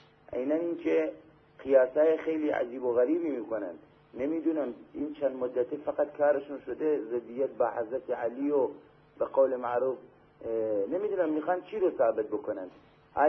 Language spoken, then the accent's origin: Persian; Iran; بالاخره ما وطنمون مال ایرانه